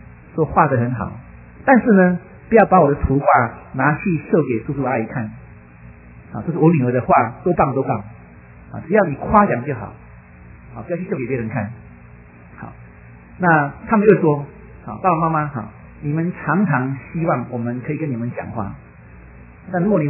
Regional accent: China; now in United States; 那我们从国内出来的很多弟兄姐妹们，我们很难得到了美国

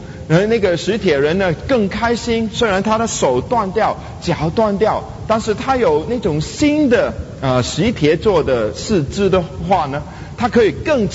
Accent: Hong Kong; 我小的时候是在香港一个教会长大

